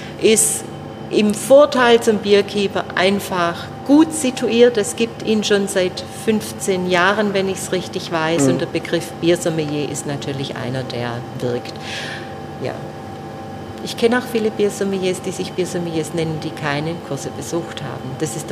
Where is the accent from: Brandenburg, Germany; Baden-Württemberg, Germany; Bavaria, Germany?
Baden-Württemberg, Germany; Ich komme von der Schwäbischen Alb tatsächlich und habe aber in Stuttgart, also gar nicht weit von meinem Heimatort, studiert, an der Technischen Hochschule.